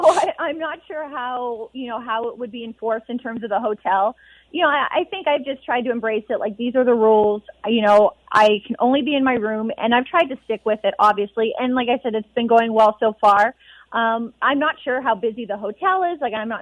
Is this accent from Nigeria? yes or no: no; Alberta, Canada; like as a kid growing up in Alberta